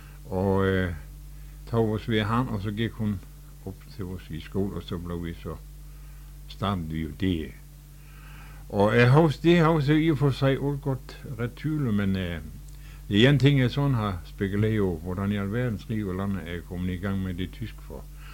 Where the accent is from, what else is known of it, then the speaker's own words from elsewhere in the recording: Aabenraa, Region of Southern Denmark, Denmark; born there; Jeg er født her i Aabenraa, 1910